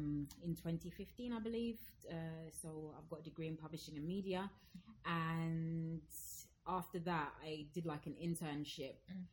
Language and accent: English; Zambia; accent: Zambian; So like before, obviously I had a Zambian accent, and I still tell people now, like, I still have a Zambian accent